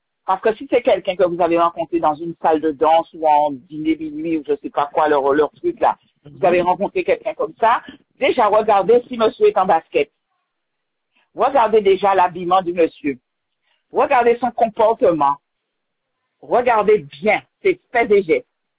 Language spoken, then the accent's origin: French; Sainte-Anne, Guadeloupe, France; born there; now in Petit-Bourg, France; Je suis née à Sainte-Anne et j'habite à Carrière-Petit-Bourg.